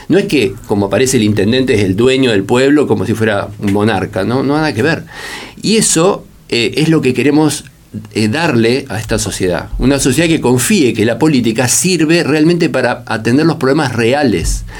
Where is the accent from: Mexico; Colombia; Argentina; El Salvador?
Argentina; Esquel, Chubut; Nosotros somos vecinos de Esquel.